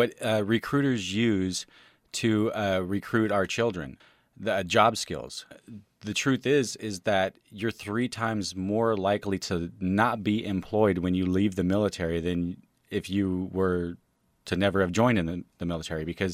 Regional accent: California, United States; You know, one of my friends who I grew up with here in California, up in the Bay Area, is on my Facebook

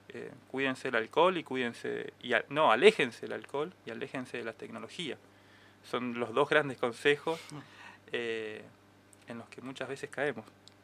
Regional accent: Neuquén, Argentina; also born or lived in Buenos Aires; Yo he vivido en Buenos Aires también, viví muchos años. Nací acá en Neuquén, viví parte de mi vida acá y parte de mi vida en Buenos Aires. Y transitando en Junín, de los Andes también, y Cinco Saltos.

